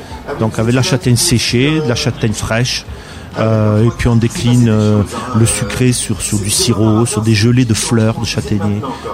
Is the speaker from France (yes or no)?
yes; Nouvelle-Aquitaine, France; Chez nous en Béarn on récolte en octobre.